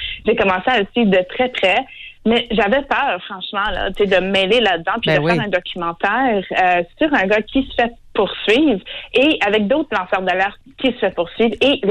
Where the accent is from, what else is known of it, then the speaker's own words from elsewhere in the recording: Welland, Ontario, Canada; moved away; moi, je suis une franco-ontarienne qui vient d'une petite ville en Ontario qui s'appelle Welland, qui est juste à côté de Niagara.